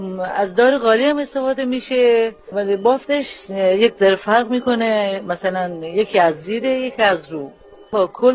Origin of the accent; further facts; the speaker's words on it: Jirdeh, Gilan, Iran; مال روستای تابه جیرده هستم، شفت فومن. اسم روستامون جیرده است.